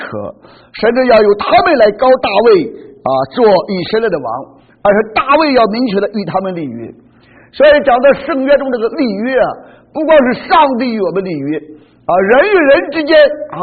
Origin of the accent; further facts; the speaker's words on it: China; 所以弟兄姊妹啊，为什么我们中国人几千年来不明白宪政啊？